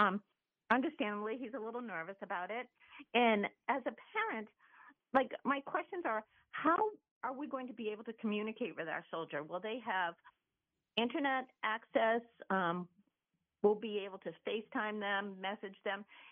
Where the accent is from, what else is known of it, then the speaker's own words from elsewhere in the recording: Wilder, United States; I'm from Wilder.